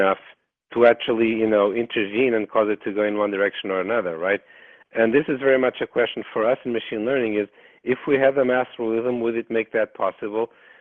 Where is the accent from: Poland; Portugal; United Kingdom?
Portugal; moved away as an adult; also born or lived in California; now in Seattle, United States; I grew up in Portugal, right? So I'm originally from Europe. And then I came to the United States for my PhD, which I got in California.